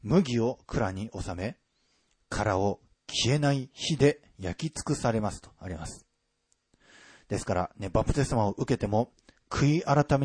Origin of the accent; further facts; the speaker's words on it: Ibaraki, Japan; 私は、生まれ育った茨城の方では麦畑もありました。